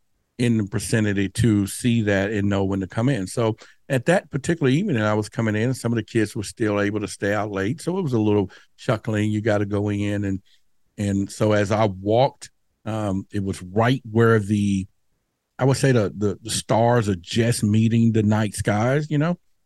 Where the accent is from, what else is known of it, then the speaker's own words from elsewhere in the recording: Dallas, Texas, United States; Now, where I grew up in Dallas at that time, near the Dallas Zoo